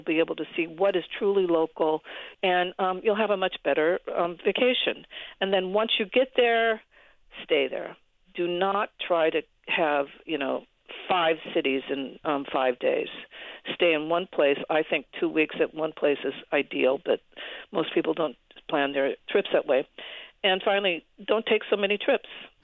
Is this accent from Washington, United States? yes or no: yes; Seattle, Washington, United States; which I'm from Seattle, and I've always admired the way Vancouver works